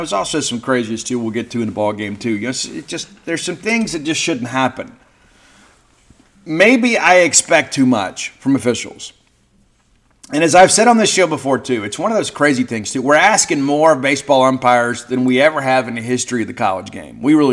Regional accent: Mississippi, United States; I'm from South Mississippi. I'm required to get ranch dressing on my salad. And so it is a tenet of being from the 601 that you have to use ranch dressing on everything.

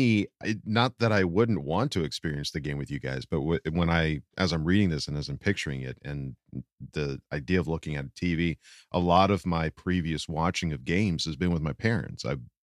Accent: Valencia, California, United States; Like I grew up in Valencia, so we were Dodger fans.

